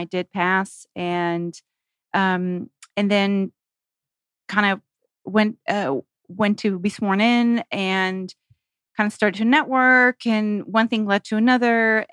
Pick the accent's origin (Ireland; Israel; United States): Israel; I grew up in Israel. There's no immigration lawyers in Israel.